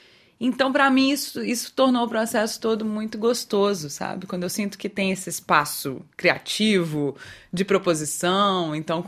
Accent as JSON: {"language": "Portuguese", "town": "Recife", "region": "Pernambuco", "country": "Brazil", "tie": "born or raised there", "also_born_or_lived": "Minas Gerais", "said": "eu sou de Minas, mas eu cresci em Recife. Então, eu fui para Recife com 6 anos. Fiquei lá até a adolescência e voltei para Minas Gerais depois."}